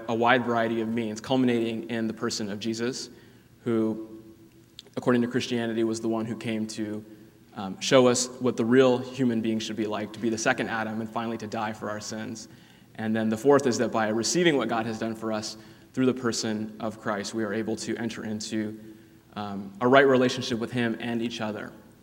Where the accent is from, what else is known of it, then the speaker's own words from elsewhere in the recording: India; Being an Indian myself